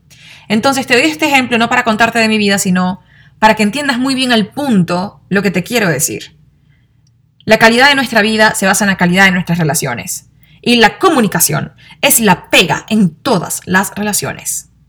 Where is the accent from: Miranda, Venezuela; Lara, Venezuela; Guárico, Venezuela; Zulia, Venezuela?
Zulia, Venezuela; Maracaibo; yo soy de Maracaibo, Venezuela, en mi ciudad hablamos golpeado, subimos la voz, pero no es que somos malos ni que estamos peleando